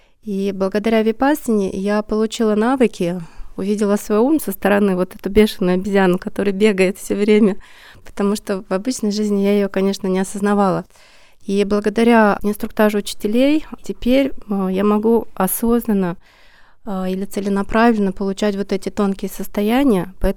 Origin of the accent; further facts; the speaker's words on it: Moscow, Russia; я из Москвы.